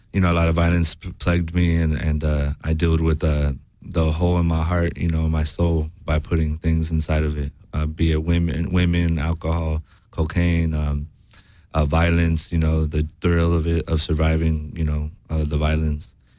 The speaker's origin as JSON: {"language": "English", "town": "Santa Rosa", "region": "California", "country": "United States", "tie": "born or raised there", "also_born_or_lived": "Oxnard", "said": "I was born in Oxnard, California, where they worked the strawberry strikes, and then I grew up in Santa Rosa, California, where they organized in the grapes and unions there."}